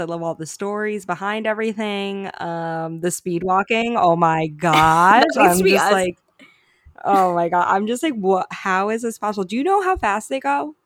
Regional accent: New Jersey, United States; we're from New Jersey and there are two, like, Olympic gold medalist track stars from New Jersey.

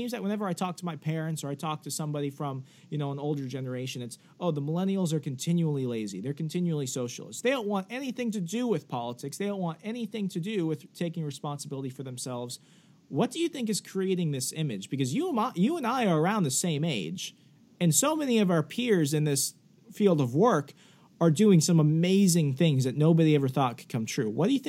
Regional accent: Virginia, United States; And growing up in Fairfax County, you know, Fairfax County, Virginia ruins it for the rest of the Commonwealth.

